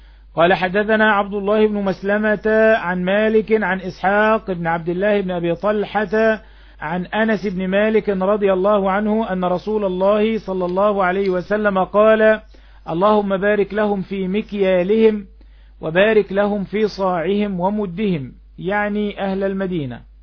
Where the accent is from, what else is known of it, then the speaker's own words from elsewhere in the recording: Egypt; accent: Egyptian; اللي احنا بنسميه في لهجتنا المصرية الشروة